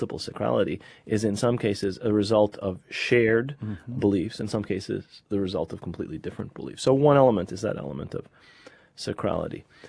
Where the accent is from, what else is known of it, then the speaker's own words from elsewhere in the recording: New York, United States; born there; I carry an American passport. I was born in New York. There's no indication that I'm Palestinian from anything on my passport.